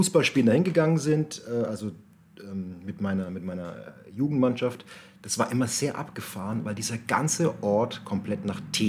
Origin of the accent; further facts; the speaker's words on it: Bavaria, Germany; Ich bin in Mittelfranken aufgewachsen.